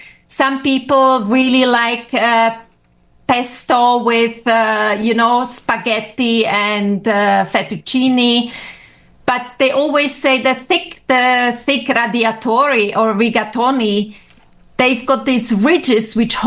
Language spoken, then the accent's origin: English; Slovakia; English is a second language; now in Austria; I'm originally from Slovakia, living in Austria, travel the world, but we never get rid of the accent.